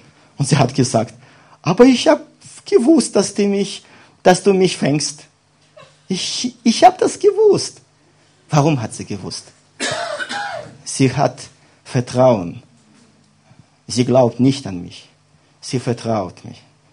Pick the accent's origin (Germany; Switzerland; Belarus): Belarus; German is a second language; Und bei uns in Weißrussland, das ist ein sehr großes Problem